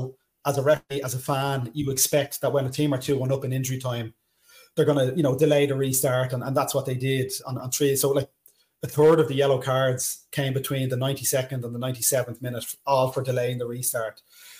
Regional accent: Dublin, Leinster, Ireland; So I put down the North Dublin because I'm from North Dublin.

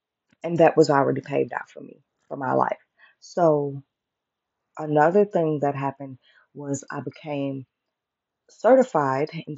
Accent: St. Louis, Missouri, United States; returning home from my 2 month or almost 2 month journey out of my hometown of St. Louis, Missouri.

